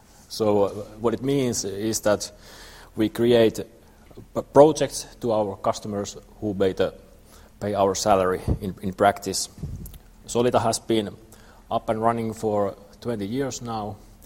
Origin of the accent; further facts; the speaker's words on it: Tampere, Pirkanmaa, Finland; English is a second language; and I come from Tampere.